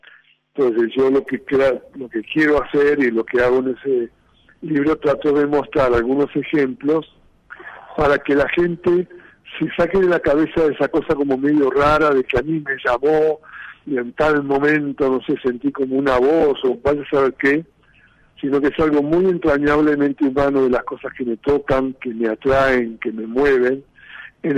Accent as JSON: {"language": "Spanish", "country": "Uruguay", "tie": "born there", "said": "Pero nací aquí en América Latina, en Uruguay, etcétera."}